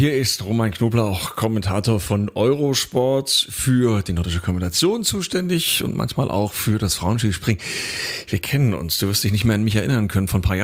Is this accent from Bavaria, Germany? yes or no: no; Saxony, Germany; Ich komme ja aus der Oberlausitz und habe das Skispringen in Solland gelernt, war dann viele Jahre nordisch kombinierter und dann am Ende Langläufer.